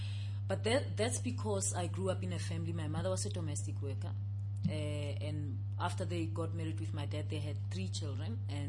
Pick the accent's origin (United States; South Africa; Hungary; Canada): South Africa; Garankuwa, North West; I'm a South African, I'm a mother, I'm a woman, I grew up in Harankua. Yeah, so I'm an ordinary South African woman